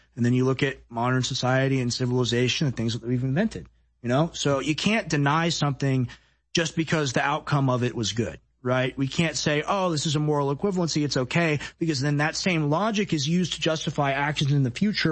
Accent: United States; like I'm an American, like 22-year-old, what could I do anyway?

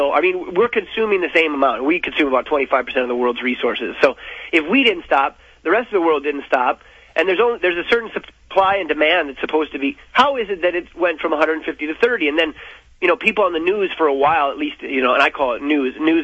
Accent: North Dakota, United States; Well, I was raised in North Dakota. They're all Lutheran, so now I'm Lutheran.

